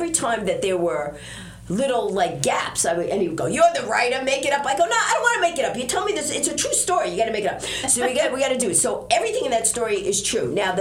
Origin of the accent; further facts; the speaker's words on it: New York, United States; I'm from New York. I'm a stand-up comic.